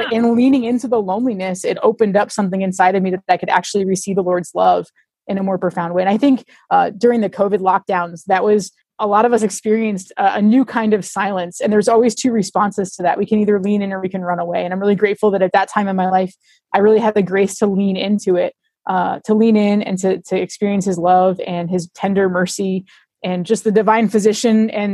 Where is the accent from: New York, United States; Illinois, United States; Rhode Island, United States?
Rhode Island, United States; I'm from Rhode Island originally, so it was kind of a different place to be. And I found myself living halfway across the country from my family.